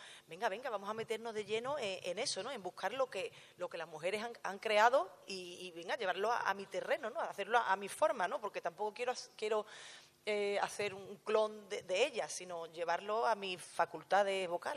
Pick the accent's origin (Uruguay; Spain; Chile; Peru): Spain; Huelva, Andalusia; mañana estoy en mi tierra, en Huelva.